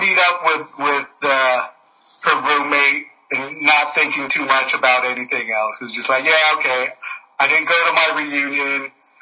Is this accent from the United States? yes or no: yes; Redondo Beach, California, United States; also born or lived in Orange County; I grew up in the Redondo Beach area, but my parents got divorced and I moved with my mom and my stepdad to Orange County.